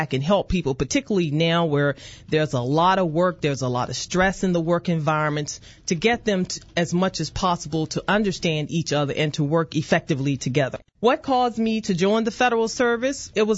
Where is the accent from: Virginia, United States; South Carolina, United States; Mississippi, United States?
Virginia, United States; I grew up in Virginia. I've been a Virginia resident all my life. I've lived in different parts of Virginia